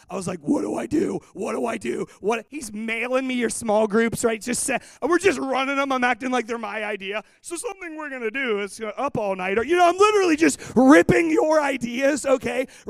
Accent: Pittsburgh, Pennsylvania, United States; I grew up in Pittsburgh, I love that school, I knew that Pitt needed Jesus

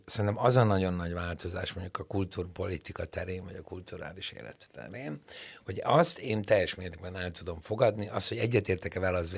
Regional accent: Hungary; Az, hogy én magyar vagyok. Az, hogy én ebben a közegben nőttem föl, itt dolgoztam

